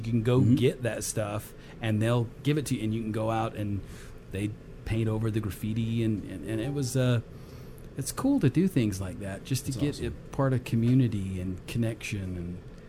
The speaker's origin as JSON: {"language": "English", "region": "Texas", "country": "United States", "said": "I'm from Texas. Does that help?"}